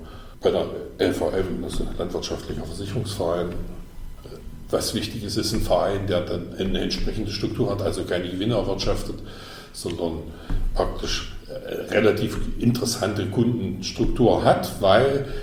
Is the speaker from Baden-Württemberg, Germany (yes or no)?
no; Saxony-Anhalt, Germany; Wir haben in Mansfeld-Südharz, das ist ja der Kreis, wo ich herkomme, nicht nur Wimmelburg, sondern tatsächlich auch noch Wimmelrode.